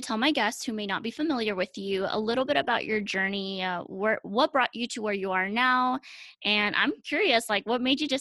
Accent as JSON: {"language": "English", "region": "Texas", "country": "United States", "tie": "born or raised there", "said": "So I'm in Texas. So you're kind of close."}